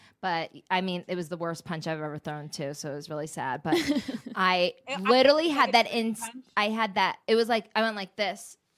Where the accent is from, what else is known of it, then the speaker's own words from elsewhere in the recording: Secaucus, New Jersey, United States; But I grew up in Sequakis.